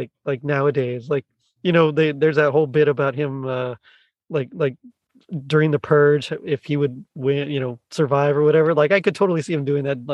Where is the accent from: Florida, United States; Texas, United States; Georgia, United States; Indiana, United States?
Texas, United States; But I'm from Texas, so I mean, you know, everybody's yeah.